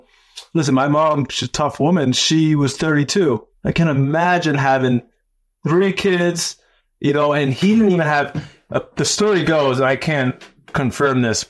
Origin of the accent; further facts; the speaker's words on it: New York City, New York, United States; So I grew up in the Bronx in New York City.